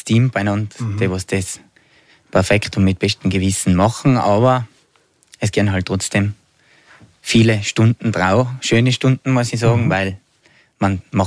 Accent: Tyrol, Austria; Als Tiroler muss man auch bloß Musikanhänger sein, sage ich allem.

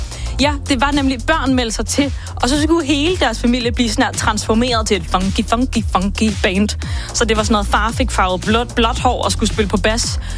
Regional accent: Copenhagen, Capital Region of Denmark, Denmark; Det kan godt være, vi er allerede fra Christiania lige, det her bliver for meget.

